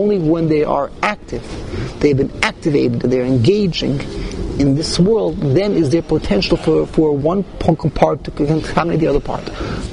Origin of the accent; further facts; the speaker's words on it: Canada; I'm from Canada.